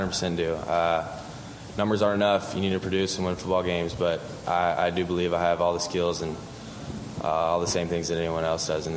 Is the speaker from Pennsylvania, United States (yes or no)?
no; Kansas City, Missouri, United States; Obviously, I'm a homegrown boy. I grew up in Kansas City.